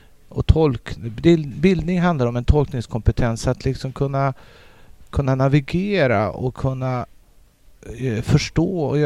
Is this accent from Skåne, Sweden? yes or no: no; Lysekil, Västra Götaland County, Sweden; Lysekil där jag kommer ifrån, också den danska reformationen.